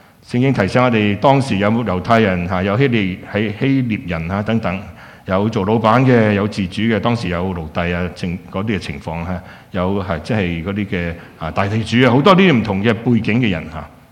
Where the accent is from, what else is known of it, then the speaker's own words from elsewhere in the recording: Qingyuan, Guangdong, China; 我本身是清远人，就是不知道什么话了